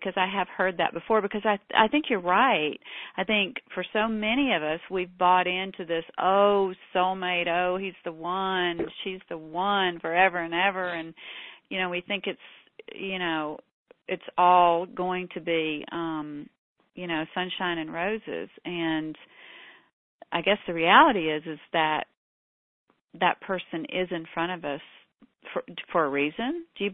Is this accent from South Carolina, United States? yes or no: yes; South Carolina, United States; I'm in South Carolina, like you couldn't tell by my accent.